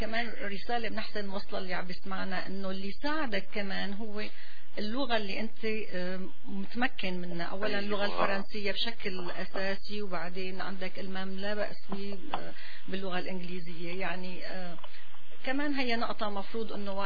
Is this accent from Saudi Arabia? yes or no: no; Syria; الأولوية بالنسبة لنا هي نحن سوريين